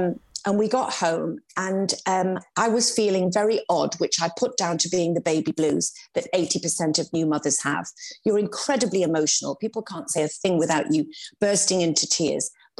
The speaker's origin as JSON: {"language": "English", "town": "Newcastle", "region": "North East England", "country": "United Kingdom", "lives_now": "Cheshire, United Kingdom", "said": "we live between Cheshire and London. So we've got a place in London and we live in Cheshire. So I'm from Newcastle"}